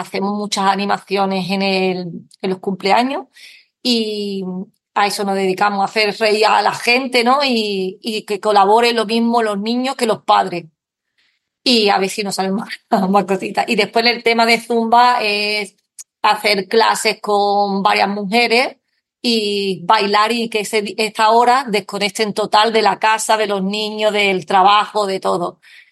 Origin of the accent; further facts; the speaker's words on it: Andalusia, Spain; cuando llego a mi pueblo, que mi pueblo es muy cerrado porque somos de Cádiz, más cerrados